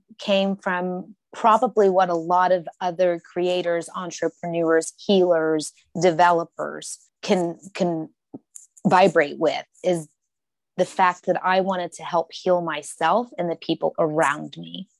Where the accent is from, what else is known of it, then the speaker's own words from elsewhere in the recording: Oklahoma, United States; now in California, United States; I'm from Oklahoma originally, native indigenous peoples, from my father from Mexico, my mother from Oklahoma